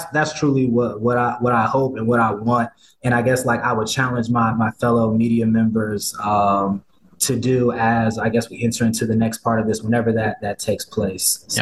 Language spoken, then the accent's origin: English; Atlanta, Georgia, United States; Like, I'm born and raised in Atlanta. I'm used to being around a lot of people that look like me naturally